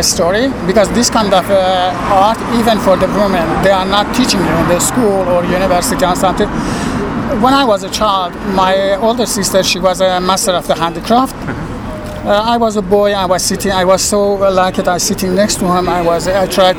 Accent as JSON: {"language": "English", "country": "Iran", "moved": "yes", "lives_now": "Finland", "said": "I'm Kurdish from Iran. And 21 years I'm living in Finland. I came to Finland as a refugee 21 years ago. And then right now I'm a Finnish citizen."}